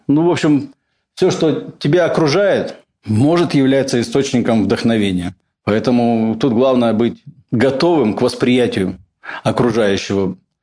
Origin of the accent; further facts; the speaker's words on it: Yekaterinburg, Sverdlovsk Oblast, Russia; Мы уральцы, мы любим свой город Екатеринбург.